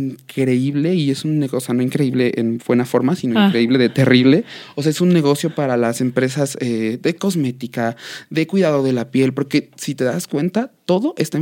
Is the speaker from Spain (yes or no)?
no; Mexico; a pesar de que somos mexicanos